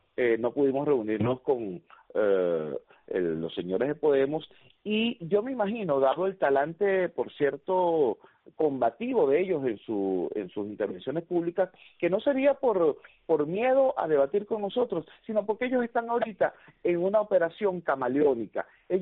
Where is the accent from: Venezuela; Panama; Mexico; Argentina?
Venezuela; en las muy inseguras calles de Venezuela. En mi país el año pasado hubo 25.000 muertos